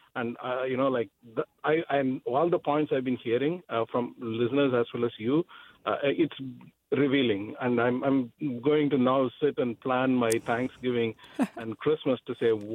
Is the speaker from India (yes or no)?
yes; India; I'm from India, there we used to use the public transport more, walk a lot. Yeah, unconscious walking was there more when I was in India.